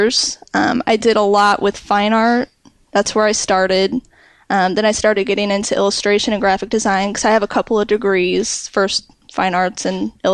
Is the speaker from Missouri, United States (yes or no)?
yes; Ferguson, Missouri, United States; moved away as an adult; now in Illinois, United States; I am from Missouri, actually. I started in Ferguson. I moved over to the Illinois side about 8 years ago, and I've been here ever since, pretty much between Collinsville and Edwardsville.